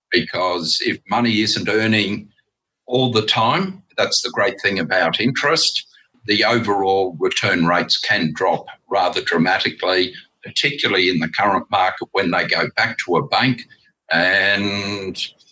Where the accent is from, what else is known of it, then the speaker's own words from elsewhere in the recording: Brisbane, Queensland, Australia; My investors like the fact that I was born and bred in Brisbane. I know Brisbane.